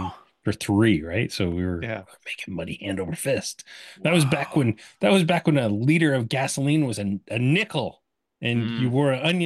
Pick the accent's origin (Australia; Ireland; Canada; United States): Canada; as a Canadian